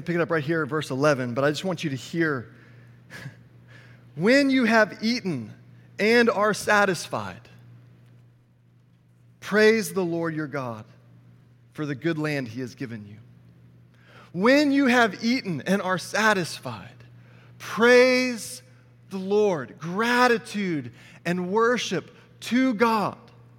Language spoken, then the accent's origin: English; Texas, United States; I was raised in Texas. Born in Texas, have lived in Texas my whole life.